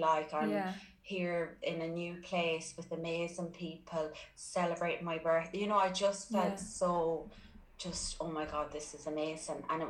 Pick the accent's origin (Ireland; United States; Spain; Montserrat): Ireland; There was one night there was Irish music, and I felt like we're more Irish here than we are in Ireland.